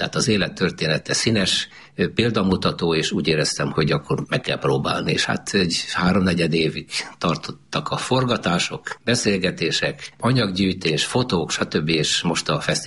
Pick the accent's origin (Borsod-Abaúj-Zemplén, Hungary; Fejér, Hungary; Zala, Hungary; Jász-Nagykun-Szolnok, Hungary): Borsod-Abaúj-Zemplén, Hungary; Miskolc; Miskolci vagyok, Miskolcon készítek dokumentumfilmeket